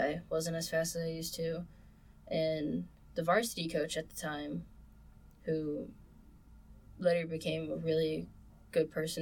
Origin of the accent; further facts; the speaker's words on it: Texas, United States; I originally am from Texas. I am living currently in a little town called Godley, but I went to school in Fort Worth.